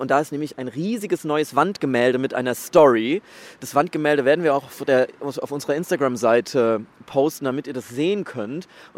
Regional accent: Aschaffenburg, Bavaria, Germany; Ich komme ja aus Schweinheim. Schweinheim represent.

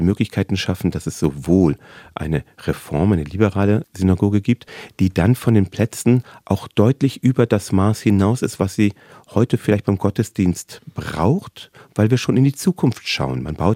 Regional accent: Hamburg, Germany; das sage ich nicht nur als Jude, ich glaube, das sage ich als Hamburger und als Deutscher

